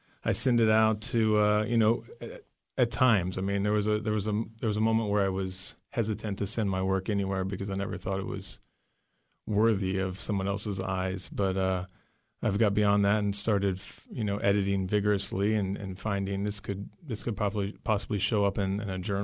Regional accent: Dayton, Ohio, United States; I'm originally from Dayton, the Oakwood suburb of Dayton. So I'm right around the Dayton area, yeah.

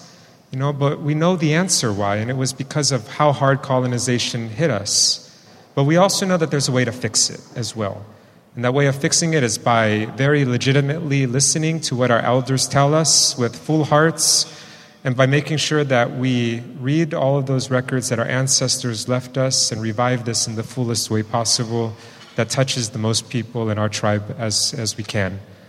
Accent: East Bay, California, United States; because I grew up in the East Bay, in an urban area where all my friends would go to different restaurants from their cultures

